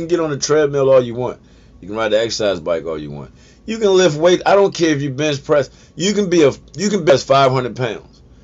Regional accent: Culpeper, Virginia, United States; I grew up in Culpeper. I did not want to stay in Culpeper. My family, my mom and dad's side grew up in Fauquier. Didn't want to be in Fauquier.

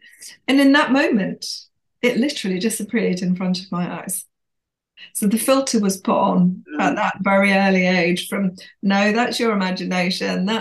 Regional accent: North East England, United Kingdom; And my school, as a lot of schools were up in the Northeast, I'm from the Northeast, were converted chapels

